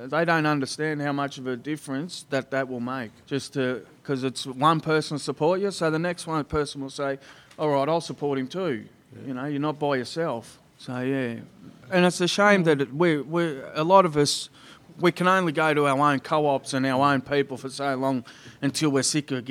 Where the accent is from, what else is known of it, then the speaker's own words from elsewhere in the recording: Shepparton, Victoria, Australia; Like, I'm from Shepparton